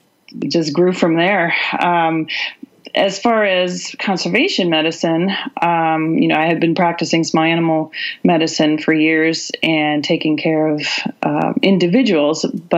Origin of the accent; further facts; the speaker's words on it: Maryland, United States; Yeah. So I'm originally from Maryland.